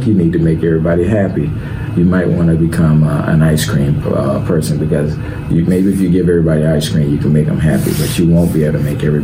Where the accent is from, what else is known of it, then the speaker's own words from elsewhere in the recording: Gary, Indiana, United States; my hometown of Gary.